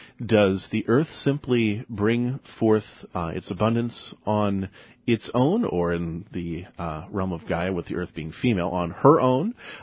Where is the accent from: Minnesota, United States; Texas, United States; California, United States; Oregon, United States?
Minnesota, United States; I grew up in Minnesota. It felt like home.